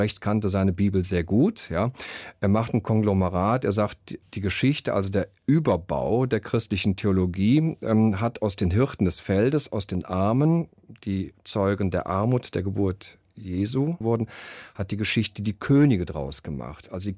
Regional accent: Cologne, North Rhine-Westphalia, Germany; Ich bin Kölner, ich komme aus dem katholischen Stall

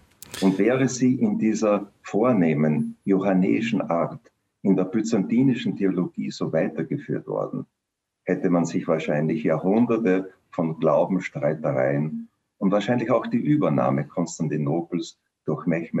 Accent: Vienna, Austria; wenn ich das als Wiener Arzt sagen darf

